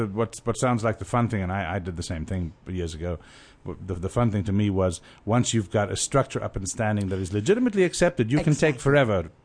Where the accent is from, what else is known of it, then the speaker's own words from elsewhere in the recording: South Africa; Well, that's one thing I always thought about growing up in South Africa. I became really good with a slingshot.